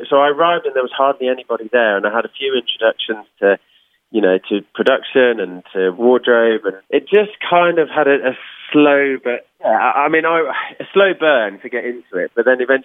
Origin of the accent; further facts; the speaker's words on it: Birmingham, West Midlands, United Kingdom; So I'm from Birmingham originally.